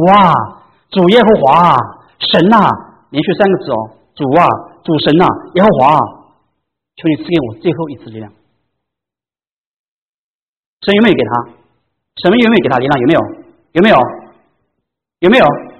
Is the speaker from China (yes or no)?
yes; China; 我们中国人不是有句话说吗？有人是不见棺材不流泪啊。